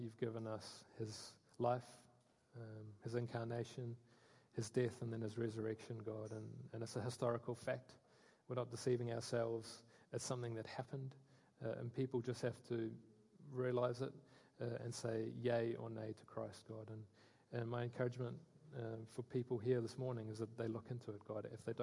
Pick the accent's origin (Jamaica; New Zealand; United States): New Zealand; now in Scotland, United Kingdom; we had to go back to New Zealand. As you can hear, I'm not Scottish with my accent.